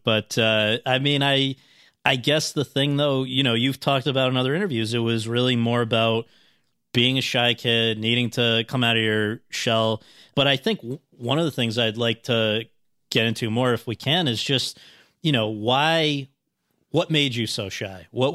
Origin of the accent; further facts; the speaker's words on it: Woodbridge, Connecticut, United States; Yeah, I'm from New Haven, suburb called Woodbridge.